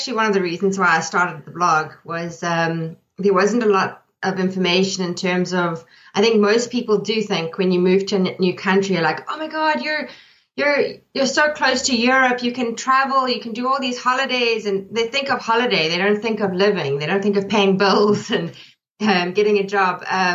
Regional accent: South Africa; we're coming from South Africa, is just the change of seasons.

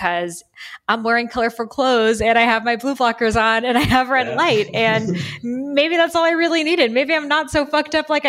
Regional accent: Boston, Massachusetts, United States; now in Miami, United States; growing up in Boston, which is very cold and wintry all the time, I just like knew in my bones, I'm like, I am not supposed to be here.

